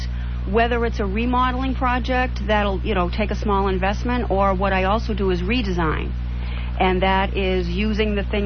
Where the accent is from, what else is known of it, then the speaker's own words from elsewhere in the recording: Tyngsborough, Massachusetts, United States; now in Pelham, United States; I've been in the area all my life. I grew up in Tingsboro, and my husband and I have been in Pelham for the past 22 years